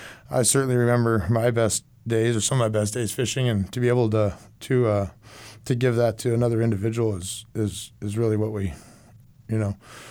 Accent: Chico, California, United States; I grew up here locally in Chico.

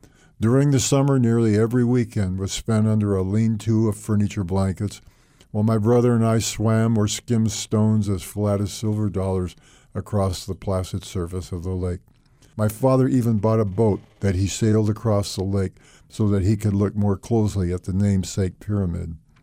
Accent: Reno, Nevada, United States; also born or lived in Glendale, California; No, I was born in Glendale, California, but at the age of six, my parents moved to Reno, and back in those days, Reno was a little cow town, basically, and I lived my whole life up in northern Nevada, Reno, Carson City, that whole area.

